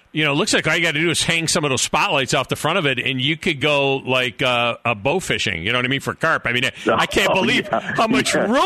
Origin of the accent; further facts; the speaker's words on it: New York, United States; moved away; look, I'm originally from up north. I grew up in the Finger Lakes area, cut my teeth on Cayuga Lake and Clearwater. And but I've lived in the south for years now and live in the Tennessee River area.